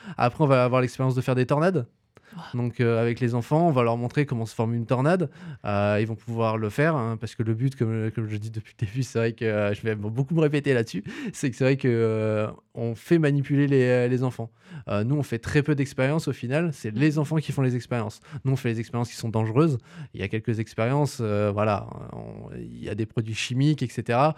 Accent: Hauts-de-France, France; moved away as an adult; Alors, moi, de base, on va dire vraiment de base, je suis un ch'ti. Voilà, je suis dans la région quand même depuis un bon moment, hein. J'ai vécu 20 ans dans le Nord-Pas-de-Calais et voilà, maintenant ça fait plus de 15 ans que je suis là

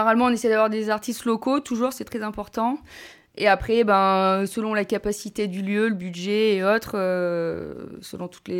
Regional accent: Lyon, Auvergne-Rhône-Alpes, France; Je viens de Lyon, d'ailleurs, enfin là, j'habite à Lyon maintenant.

